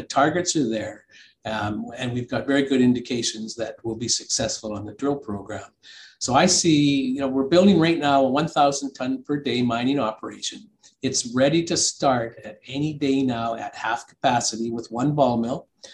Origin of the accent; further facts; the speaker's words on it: Canada; I'm a Canadian, and we explore projects way very remote.